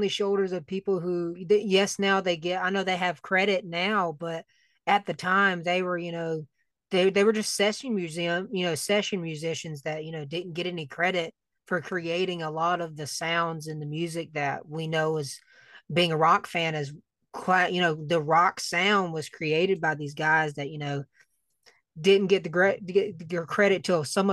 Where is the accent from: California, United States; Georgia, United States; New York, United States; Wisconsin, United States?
Georgia, United States; Macon; was here from my hometown of Macon, Georgia.